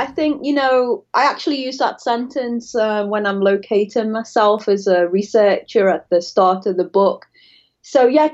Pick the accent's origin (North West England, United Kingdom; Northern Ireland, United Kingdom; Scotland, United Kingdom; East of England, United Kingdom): North West England, United Kingdom; Liverpool; now in Florida, United States; I'm from Liverpool, just to, in case the audience is startled by my accent. I'm not a native to Florida.